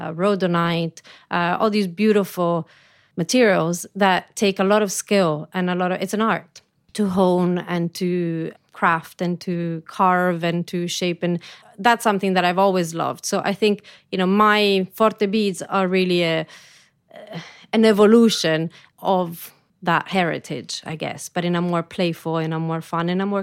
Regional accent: Florence, Tuscany, Italy; English is a second language; you know, I grew up in Florence, so definitely that was my upbringing. I was a little bit more exotic, I think, than the traditional Florentine because my mother's from New York.

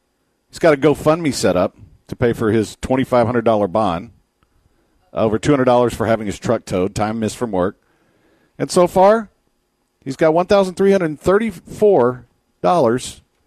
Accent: Galveston, Texas, United States; And that's just from growing up in Galveston and getting it fresh.

